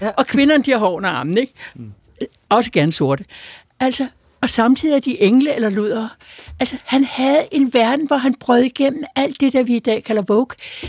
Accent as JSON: {"language": "Danish", "town": "Gentofte", "region": "Capital Region of Denmark", "country": "Denmark", "tie": "born there", "said": "vi var født begge to i København. Han var født i Sydhavn, jeg er født i Gentofte."}